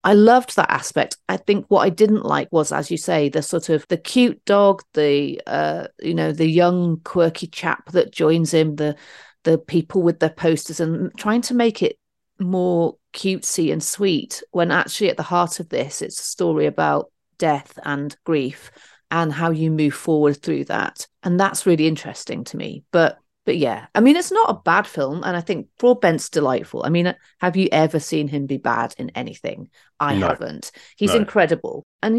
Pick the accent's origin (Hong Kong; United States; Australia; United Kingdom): United Kingdom; Bradford, Yorkshire and the Humber; I'm from Bradford